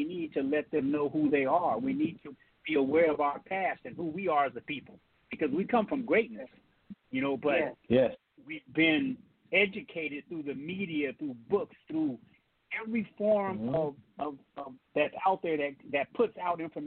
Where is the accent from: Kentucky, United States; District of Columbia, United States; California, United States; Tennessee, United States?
California, United States; I'm from California.